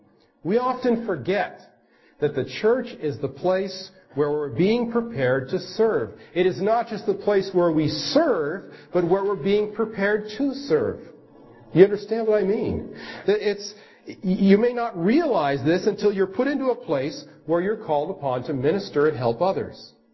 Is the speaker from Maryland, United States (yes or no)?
yes; Maryland, United States; Well, I came from Maryland, but that's not the question that they're asking.